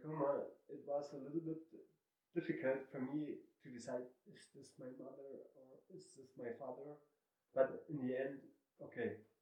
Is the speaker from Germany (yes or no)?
yes; Germany; In English, you would pronounce it … I'm from Germany. I'm visiting here Cuenca in Ecuador for a few days.